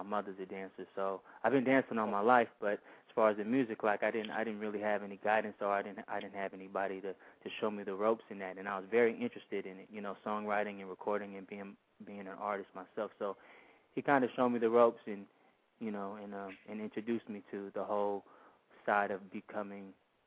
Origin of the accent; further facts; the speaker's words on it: Berkeley, California, United States; Growing up in Berkeley, you see everything. Growing up in the Bay Area, you see everything.